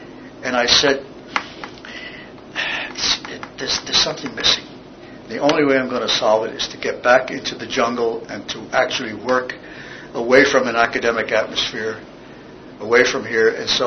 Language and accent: English; Mount Kisco, New York, United States; So I went back to my hometown, Mount Kisco, and to be with my family.